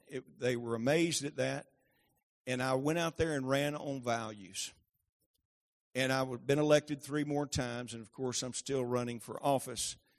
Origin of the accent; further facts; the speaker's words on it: Maynard, Arkansas, United States; see, I'm originally from Maynard.